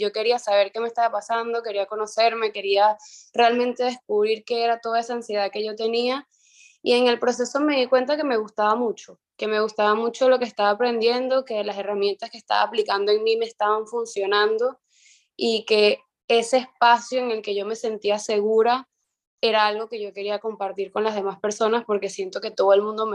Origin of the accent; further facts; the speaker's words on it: Coro, Falcón, Venezuela; Yo soy de Coro, que es una ciudad, pueblo muy pequeña de Venezuela